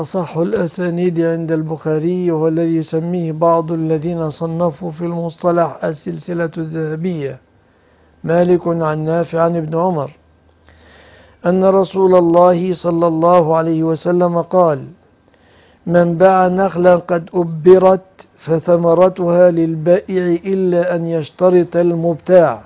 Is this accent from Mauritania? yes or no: no; Egypt; فمثلا عندنا في بلادنا مصر شجر يقال له الجميز